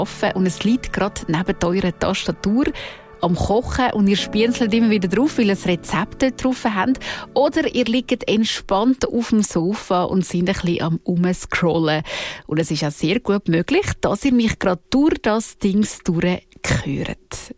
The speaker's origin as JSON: {"language": "German", "country": "Switzerland", "said": "eine Beziehung, die eigentlich fast jeder hat da bei uns in der Schweiz"}